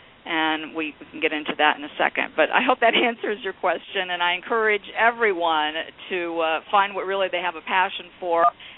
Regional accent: Midwest, United States; I was brought up in the Midwest. I was brought up to be very patriotic, and we flew our flag.

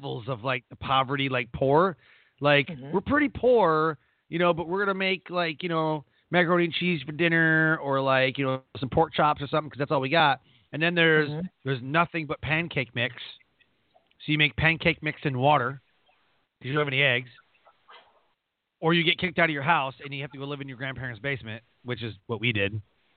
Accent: Detroit, Michigan, United States; we grew up poor in Detroit.

